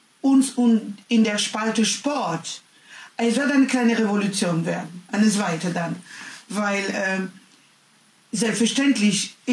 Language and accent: German; France; German is a second language; now in Germany; Bei uns in Frankreich